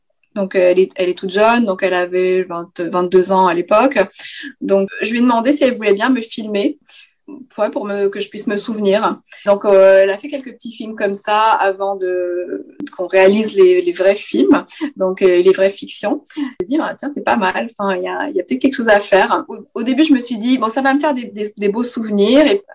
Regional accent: Canada; now in France; je ne peux pas voter en tant que Canadienne. Et autant je me sens hyper en accord avec que je sois Canadienne et que j'habite en France.

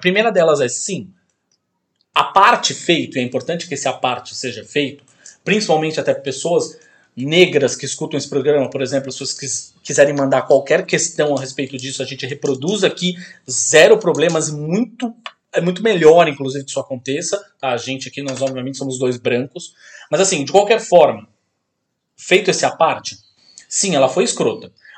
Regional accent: Curitiba, Paraná, Brazil; born there; porque eu nasci em Curitiba.

